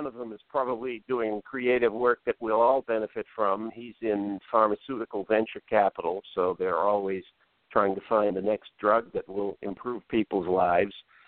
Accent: Boston, Massachusetts, United States; And I'm writing about them, and I'm saying here in California, even though I'm from Boston, I'm out here doing research.

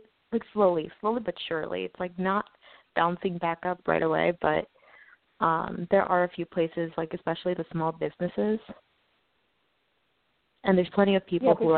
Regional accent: Queens, New York, United States; Hello? New York.

